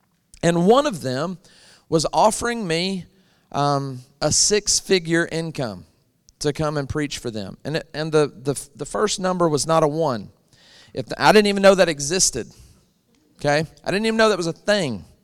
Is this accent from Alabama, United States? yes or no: yes; Alabama, United States; So I was born and raised in Alabama all my life.